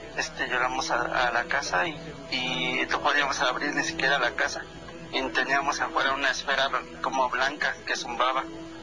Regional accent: Mexico City, Mexico; born there; Yo nací en Tepito.

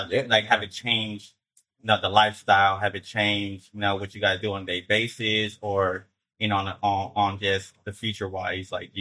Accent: Fresno, California, United States; because if, you know, we're all from Fresno.

